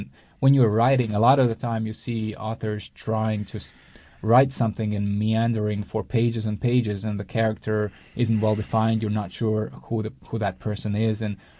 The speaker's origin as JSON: {"language": "English", "country": "Latvia", "tie": "born or raised there", "said": "I am a Latvian writer. I grew up in Latvia. I went to school in Latvia. Then I came to the U.S. for about 8 years, and I returned about a year ago. I went back home."}